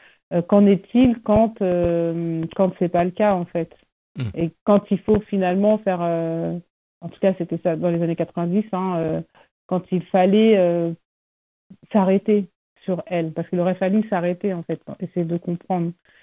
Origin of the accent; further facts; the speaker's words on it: Normandy, France; moi, je viens de Normandie, j'ai grandi en Normandie. Donc, j'explique que je suis très fière de mes origines sénégalaises, je vais tout le temps au Sénégal.